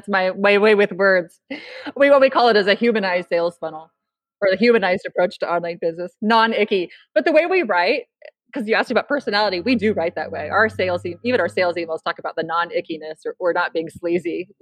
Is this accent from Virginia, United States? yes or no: no; California, United States; now in Idaho, United States; Yeah, because I'm from California. I brought it with me.